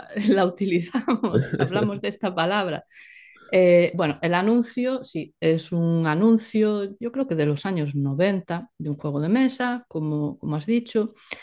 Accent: Galicia, Spain; A mí como gallega me costaría, ¿no?, comer pulpo, la verdad.

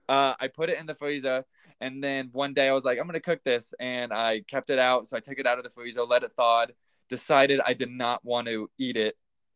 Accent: Kansas, United States; well, back in Kansas, I'm from Kansas.

